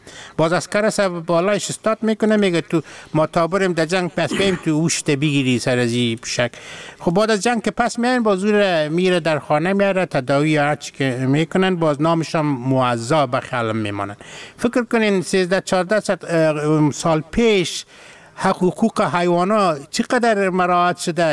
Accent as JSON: {"language": "Persian", "country": "Afghanistan", "said": "ما از افغانستان هستم"}